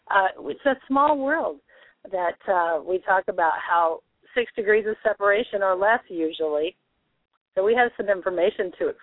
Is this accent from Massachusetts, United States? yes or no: no; Iowa, United States; born there; I have 6 sisters. I'm from a large family. I was born in Iowa.